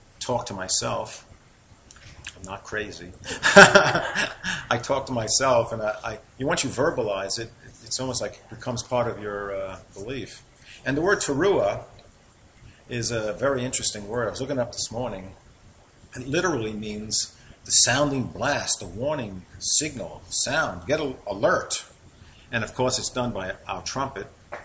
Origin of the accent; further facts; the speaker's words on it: New York, United States; accent: New York; I speak Hebrew with my New York accent.